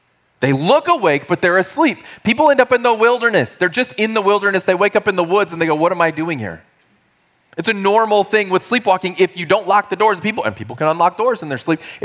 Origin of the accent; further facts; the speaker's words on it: San Antonio, Texas, United States; I'm from San Antonio, Texas. That's my original home.